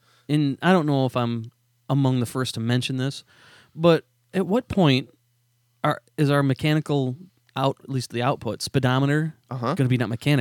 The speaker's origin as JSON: {"language": "English", "country": "United States", "said": "I am an American guy, but I'm also a GM guy"}